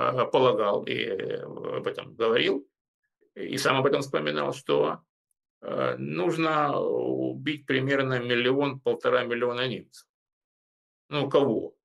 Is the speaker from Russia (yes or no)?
yes; Rostov-on-Don, Rostov Oblast, Russia; в моем родном городе Ростове-на-Дону